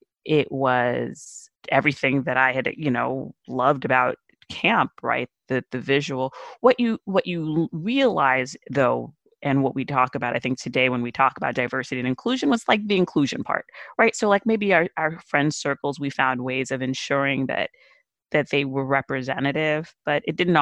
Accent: Brooklyn, New York, United States; growing up in Brooklyn, we're exposed to all different people.

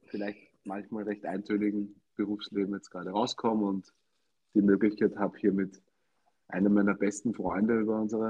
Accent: Vienna, Austria; ich komme aus Wien, bin 27 Jahre alt

